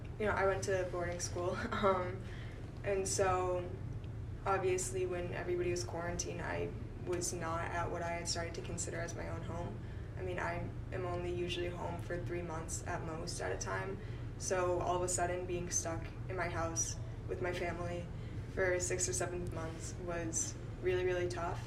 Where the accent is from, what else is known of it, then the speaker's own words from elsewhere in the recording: Wakefield, Massachusetts, United States; I'm from Wakefield, Mass.